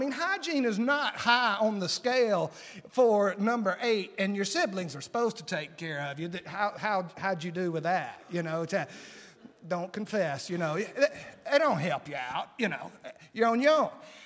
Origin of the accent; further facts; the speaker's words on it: Madison, Mississippi, United States; I'm from Madison, Mississippi, and I'm a drug dealer.